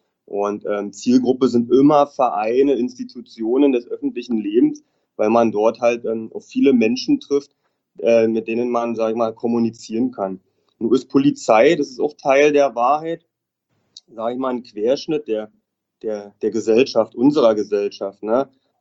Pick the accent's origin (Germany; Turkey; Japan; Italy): Germany; Potsdam, Brandenburg; ich bin 46 Jahre alt, Ich komme aus Potsdam, aus Potsdam-Braunstedt, lebe dort mit meiner Familie und meinen zwei Töchtern